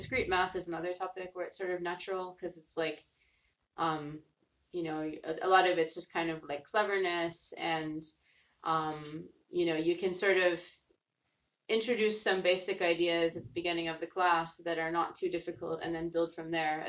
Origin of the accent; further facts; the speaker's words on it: United States; moved away as an adult; So, you know, as you know, I'm originally from the US, as everyone immediately can tell from my accent.